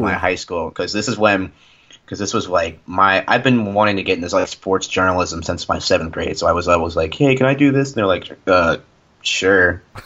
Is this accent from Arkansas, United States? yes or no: no; North Carolina, United States; and that the fact is that I grew up in North Carolina, and my high school, Ryan Kelly went to my high school.